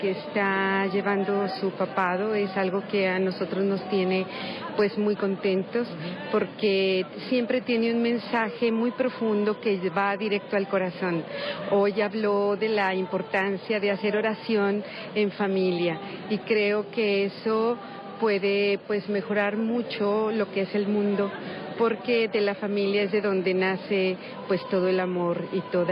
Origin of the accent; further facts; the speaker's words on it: Mexico; Y venimos de México